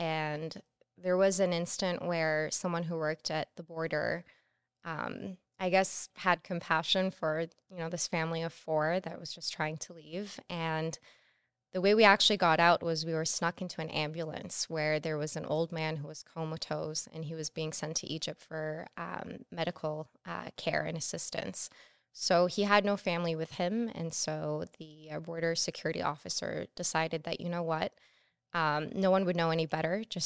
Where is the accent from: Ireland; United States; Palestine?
Palestine; Gaza Strip; I'm so proud and grateful that I come from Gaza